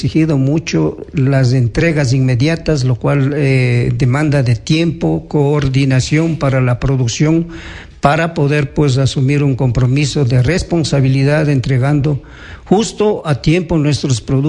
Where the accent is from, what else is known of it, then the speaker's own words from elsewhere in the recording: Píllaro, Tungurahua, Ecuador; el abrazo para todo mi pueblo de Píllaro, para la ciudad de Ambato